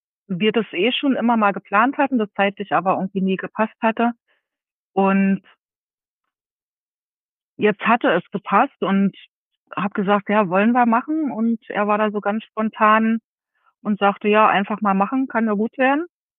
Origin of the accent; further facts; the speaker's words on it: Berlin, Germany; Das sage ich als Berlinerin.